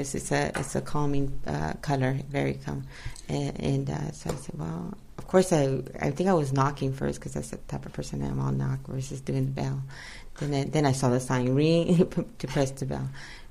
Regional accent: Fresno, California, United States; Yes, I am from Fresno.

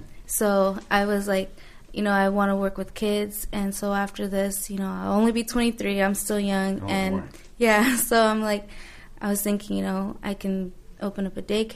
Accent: New Mexico, United States; born there; now in Fresno, United States; I was born in New Mexico, but I've lived in Fresno for about 12, 13 years.

